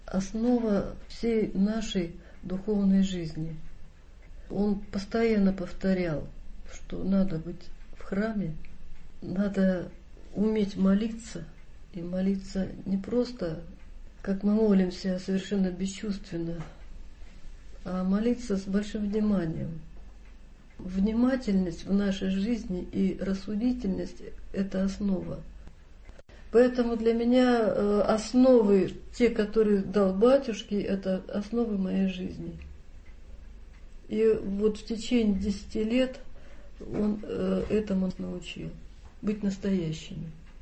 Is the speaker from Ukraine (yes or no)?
no; Solovki, Arkhangelsk Oblast, Russia; Когда я приезжала на Соловки, это моя родина, я родилась в Кими, прожила там все эти годы, поэтому для меня Соловки – это родные.